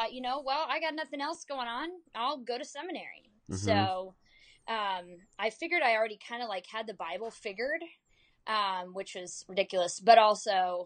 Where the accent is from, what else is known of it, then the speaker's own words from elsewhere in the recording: Mexico; I grew up in Mexico, and did a lot of missions work with my parents.